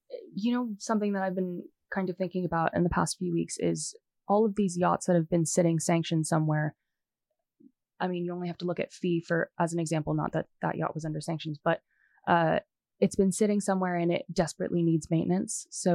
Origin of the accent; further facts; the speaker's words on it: Canada; Sorry, I'm Canadian, so I say aluminum.